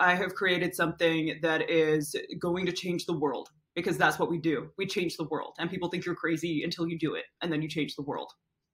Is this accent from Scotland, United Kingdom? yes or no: yes; Scotland, United Kingdom; I'm Scottish.